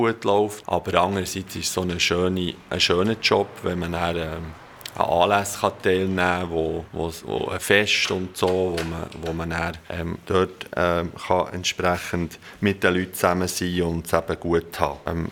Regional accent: Lyss, Bern, Switzerland; ich bin in Lies aufgewachsen, engagiere mich seit längerer Zeit in der Politik.

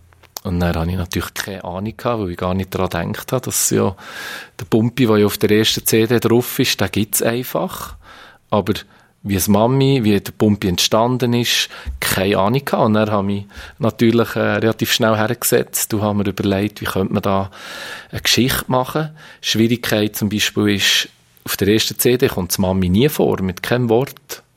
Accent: Balsthal, Solothurn, Switzerland; Dort, wo ich aufgewachsen bin, im Ballstall, Ballstuhl, da gibt es einen schönen Familienweg

